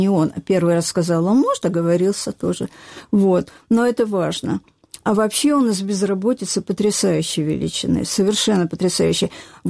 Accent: Russia; moved away as an adult; now in Kyiv, Ukraine; Я очень давно приехала из России. Я приехала в Киев по распределению молодых специалистов.

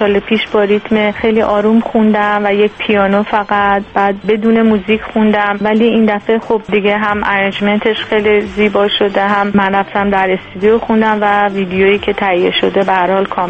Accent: Iran; منم به عنوان یه ایرانی

